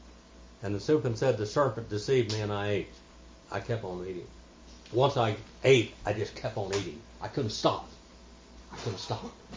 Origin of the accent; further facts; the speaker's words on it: California, United States; I'm Native American. I'm Indian. And when I grew up, my family came to California out of Oklahoma Indian Territory for one reason, so they could own property.